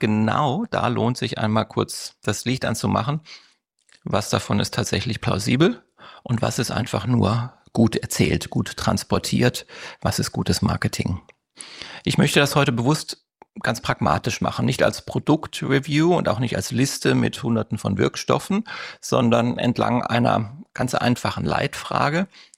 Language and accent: German; Berlin, Germany; ich komme aus Berlin, habe hier eine Praxis für plastische und ästhetische Chirurgie